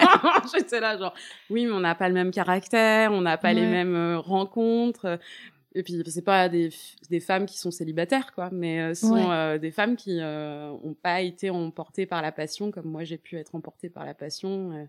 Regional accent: Paris, Île-de-France, France; now in Toulouse, France; j'ai déménagé du jour au lendemain pour aller habiter avec lui à Toulouse, alors que je suis une vraie parisienne.

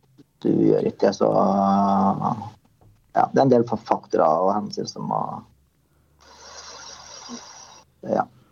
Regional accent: Trøndelag, Norway; du tar det jo veldig personlig som trønder

